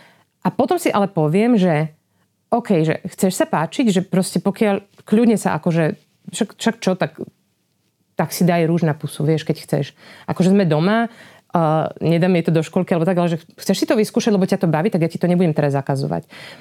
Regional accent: Prešov, Prešov Region, Slovakia; Čiže my sme Prešovčania a v zásade žijeme v tom Prešove, ale máme domček v Kukove.

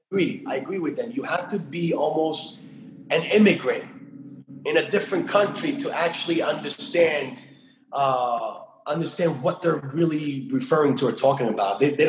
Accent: United States; So that just didn't come from growing up in America.

